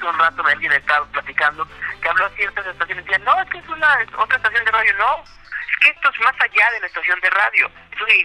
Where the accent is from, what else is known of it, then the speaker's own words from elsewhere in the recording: Guadalajara, Jalisco, Mexico; cómo podemos como tapatíos demostrar que en este país hay otros caminos